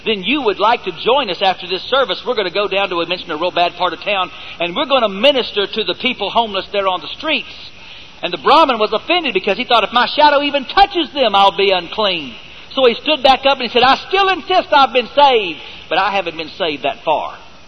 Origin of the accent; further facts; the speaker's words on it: Dallas, Texas, United States; I grew up in a racist church. I grew up in South Dallas during a time they called white flight